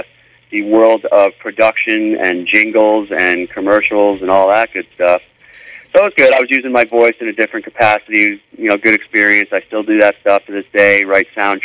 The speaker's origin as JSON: {"language": "English", "region": "New York", "country": "United States", "also_born_or_lived": "Los Angeles", "said": "I'm from New York, and I went to L.A., like I said, pretty much right out of high school, did the band thing, love it out there, still do, always like going back."}